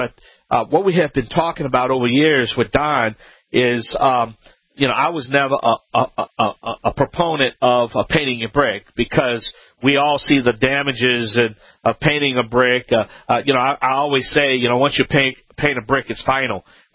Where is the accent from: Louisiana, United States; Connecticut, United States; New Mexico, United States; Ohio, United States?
Louisiana, United States; from the Bayou Land, and this is Home Talk USA